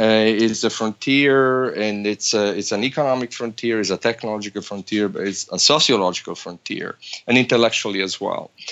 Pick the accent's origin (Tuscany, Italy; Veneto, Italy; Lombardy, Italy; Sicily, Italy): Sicily, Italy; Well, I was born and raised in Sicily, and I come from a family of builders.